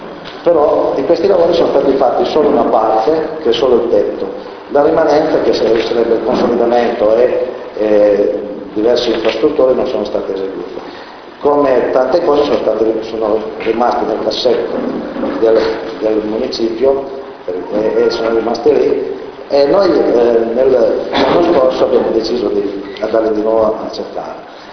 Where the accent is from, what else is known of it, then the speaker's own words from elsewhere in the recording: Mombello di Torino, Piedmont, Italy; noi siamo di Mombello di Torino